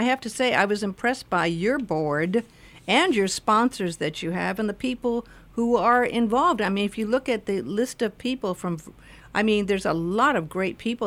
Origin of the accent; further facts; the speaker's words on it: Hollywood, California, United States; also born or lived in Beverly Hills; it gets a little cynical growing up in Hollywood and Beverly Hills.